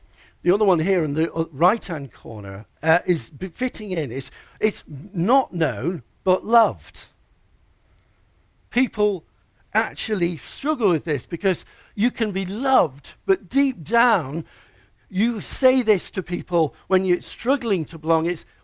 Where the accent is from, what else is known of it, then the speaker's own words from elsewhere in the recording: Yorkshire and the Humber, United Kingdom; I remember I was brought up in Yorkshire. That's my home, you know.